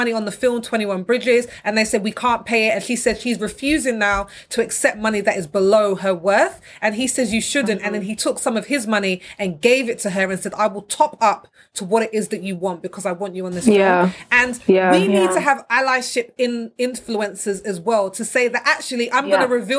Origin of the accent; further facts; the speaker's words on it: United Kingdom; we don't talk about money as British people.